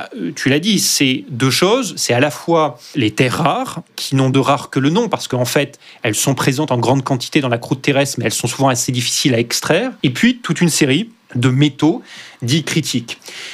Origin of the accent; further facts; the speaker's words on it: Auvergne-Rhône-Alpes, France; dans l'Allier, là où j'ai grandi, il y a un projet de mine de lithium au nord du département